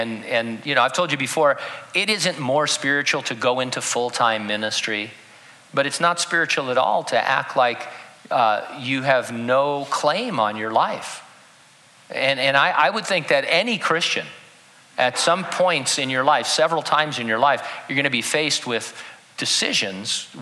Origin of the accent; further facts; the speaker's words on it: United States; So I'm an American, and I like California even.